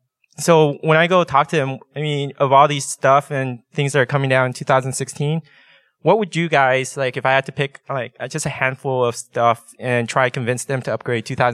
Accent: Houston, Texas, United States; from Houston, Texas.

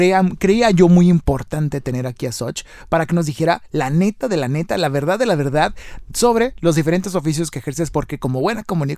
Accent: Mexico; estamos bien, somos mexicanos y no estamos haciendo daño a nadie

